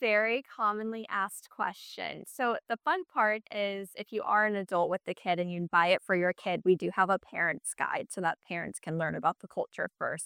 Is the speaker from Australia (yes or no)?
no; Guam; now in United States; No one knew where Guam was, and definitely no one knew who Chamorros were. So I was … from Guam.